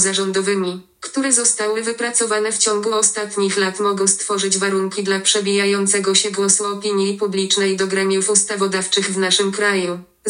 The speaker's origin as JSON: {"language": "Polish", "town": "Gdynia", "region": "Pomeranian Voivodeship", "country": "Poland", "said": "Do dziś wielokrotnie mam okazję słyszeć w odpowiedzi na informacje, skąd jestem, o tym, że to musi być świetne mieszkać nad morzem, i to jeszcze w Gdyni."}